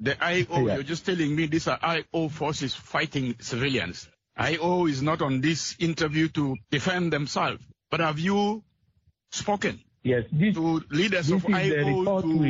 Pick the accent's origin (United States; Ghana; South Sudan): South Sudan; Yambio, Western Equatoria; also born or lived in Maridi; I grew up in Yambio and Maridi, and during my time, these issues of ethnicity were non-existing.